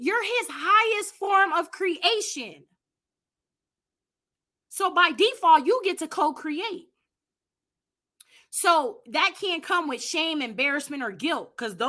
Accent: New York City, New York, United States; I come from New York City, so I was a real hothead, okay?

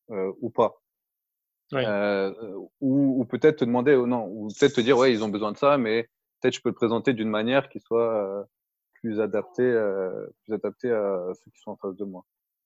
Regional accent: France; moi j'ai grandi en France par exemple, bah le contexte je le connais, point à la ligne, j'ai pas besoin d'apprendre ce que c'est que la France

